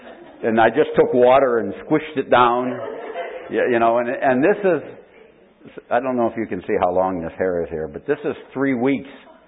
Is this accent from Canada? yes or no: yes; Canada; also born or lived in United States; I said, no, I'm Canadian. And I said, but I had the first so many years in USA, and then the last 25 years in Canada, you know.